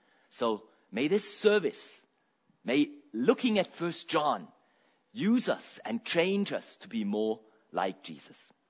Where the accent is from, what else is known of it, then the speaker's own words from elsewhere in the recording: Germany; English is a second language; also born or lived in Agogo, Ghana; I'm from Germany, Deutschland, Germany. I am born in Agogo. My parents were missionaries. That is a little village, a little hospital in Ghana, West Africa.